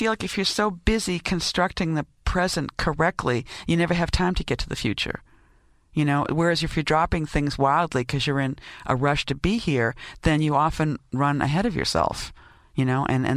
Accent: New York, United States; And as a New Yorker who was used to, like, the sky being this kind of funnel, like this crack between buildings that I had watched shift and change for 25 years then

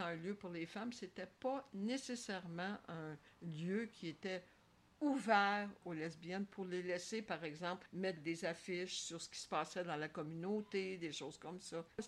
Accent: Ottawa, Ontario, Canada; now in Montréal, Canada; je ne suis pas québécoise d'origine, je suis franco-ontarienne. Donc, je suis déménagée d'Ottawa à Montréal.

